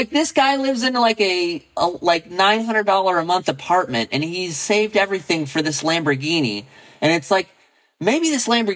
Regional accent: San Diego, California, United States; I grew up in San Diego. I grew up in this like kind of middle-class Navy community

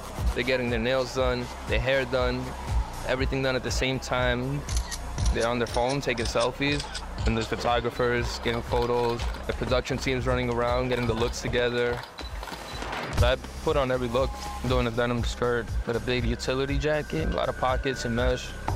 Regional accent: Bronx, New York, United States; And growing up in the Bronx, walking always told a story.

